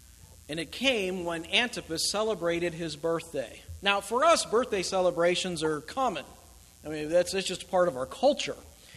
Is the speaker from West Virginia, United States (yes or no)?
yes; West Virginia, United States; I'm from West Virginia, so I'm allowed to say that.